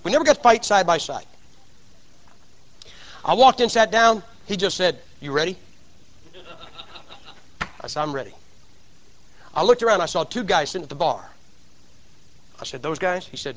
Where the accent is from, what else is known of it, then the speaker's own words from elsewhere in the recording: Massillon, Ohio, United States; Now, I'm from Maslin, Ohio. That's where football started.